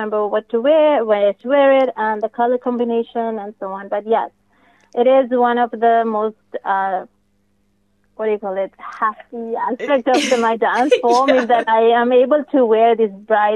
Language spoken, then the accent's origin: English; India; even growing up in India, or the mindset of people living outside of India.